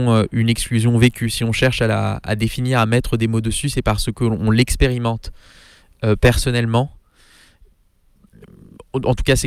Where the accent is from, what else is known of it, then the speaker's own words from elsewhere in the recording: Paris, Île-de-France, France; j'ai 24 ans. Je suis né à Paris, j'y ai grandi, j'ai vécu à l'étranger, je suis revenu à Paris.